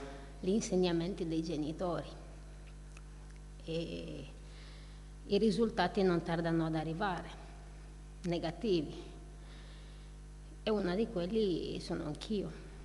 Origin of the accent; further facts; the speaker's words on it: Romania; per chi non mi conosce, vengo dalla Romania e provengo da una famiglia di credenti.